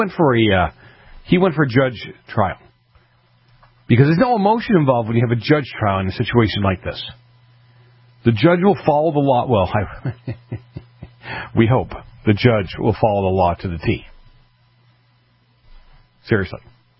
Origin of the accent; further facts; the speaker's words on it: Boston, Massachusetts, United States; where I grew up in Boston, there were a couple of city-owned parks.